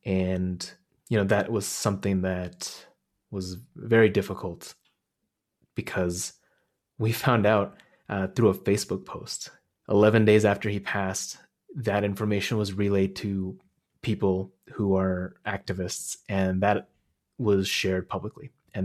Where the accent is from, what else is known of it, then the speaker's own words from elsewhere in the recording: Khotan, Xinjiang, China; I went to my hometown, Khotan, which is this oasis city in the kind of like right on the edge of the desert.